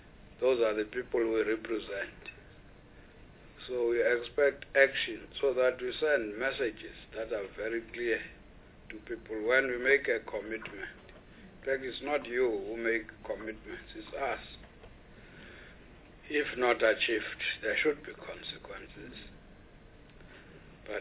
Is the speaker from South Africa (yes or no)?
yes; Eastern Cape, South Africa; I come from the Eastern Cape